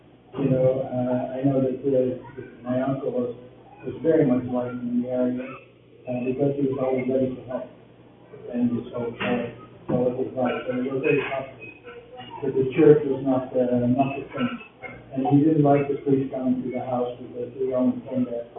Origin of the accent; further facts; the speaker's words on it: Netherlands; I'm from the Netherlands, and we have family in the south of the Netherlands